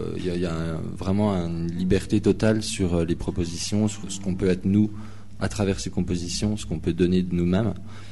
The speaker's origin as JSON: {"language": "French", "town": "Besançon", "region": "Bourgogne-Franche-Comté", "country": "France", "said": "Moi je suis de Besançon."}